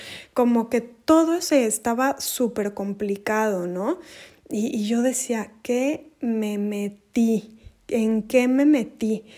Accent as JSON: {"language": "Spanish", "country": "Mexico", "moved": "as an adult", "said": "Yo soy de México, pero un buen día, de pronto nos íbamos a venir a vivir a Europa."}